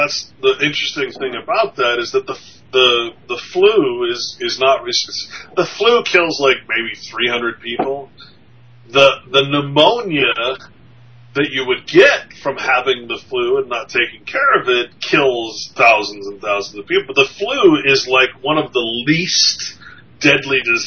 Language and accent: English; Sacramento, California, United States; I grew up in Sacramento. The year I graduated Sacramento, all the gang members were moving up.